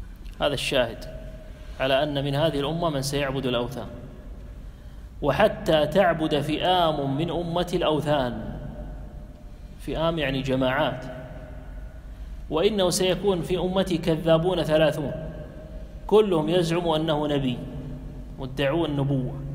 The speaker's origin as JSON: {"language": "Arabic", "country": "Kuwait", "said": "عندنا بالكويت"}